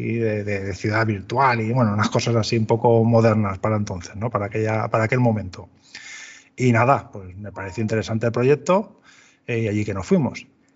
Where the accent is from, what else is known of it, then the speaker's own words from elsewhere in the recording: Castellón, Valencian Community, Spain; tenía ganas de volverme a mi tierra, a Castellón de nuevo, y fue nada, fue lo que hice, me vine para acá